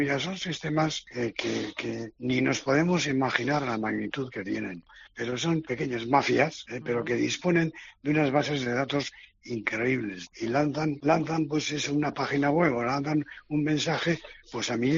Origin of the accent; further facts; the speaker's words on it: Irun, Basque Country, Spain; aquí en Irún, que es de donde soy yo